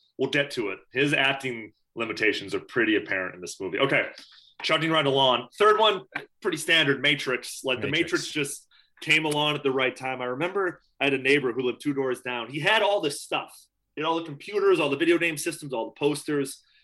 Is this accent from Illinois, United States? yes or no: yes; Chicago, Illinois, United States; I'm from Chicago, born and raised. Any film that takes place in Chicago, I have a soft spot for.